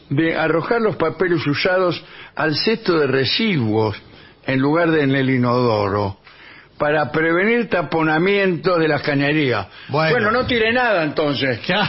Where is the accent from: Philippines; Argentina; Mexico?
Argentina; Le digo, escucha, me vengo de Argentina.